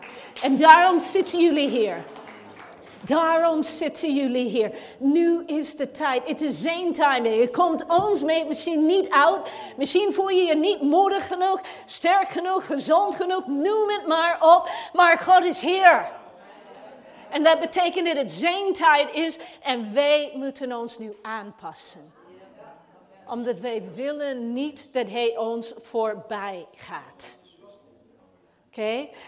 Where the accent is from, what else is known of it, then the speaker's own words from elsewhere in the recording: Canada; now in Amsterdam, Netherlands; Weet je, ik ben in Canada opgevoed. Ik hield van sneeuw daar, omdat men daar goed mee kon omgaan.